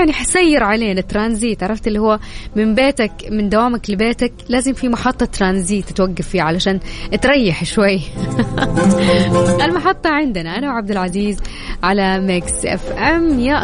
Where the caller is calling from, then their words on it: Riyadh, Riyadh Province, Saudi Arabia; من الرياض